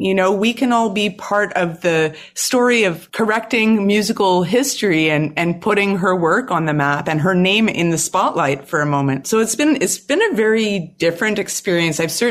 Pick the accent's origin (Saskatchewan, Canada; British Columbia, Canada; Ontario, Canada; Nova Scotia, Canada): British Columbia, Canada; Vancouver; the soundtrack of my life growing up in Vancouver